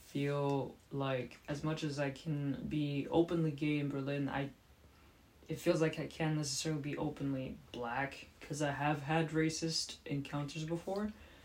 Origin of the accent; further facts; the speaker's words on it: Rwanda; also born or lived in Kenya; I come from Rwanda, so in East Africa